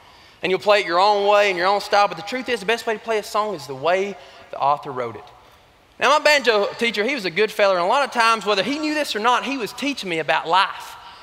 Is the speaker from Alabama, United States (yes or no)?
yes; Alabama, United States; I am from Alabama.